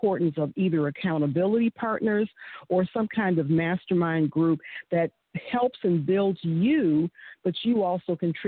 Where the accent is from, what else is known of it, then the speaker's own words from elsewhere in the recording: Michigan, United States; I'm African-American. She's white. She's from West Virginia originally. I'm from Michigan originally.